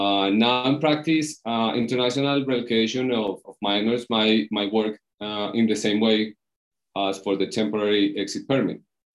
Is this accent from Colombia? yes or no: yes; Colombia; I'm from Colombia. I'm a lawyer with practice here in Colombia.